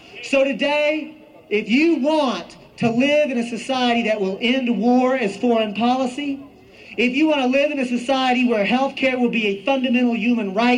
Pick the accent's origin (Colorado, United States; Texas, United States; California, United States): Texas, United States; I'm from Texas, and I'm here to make amends.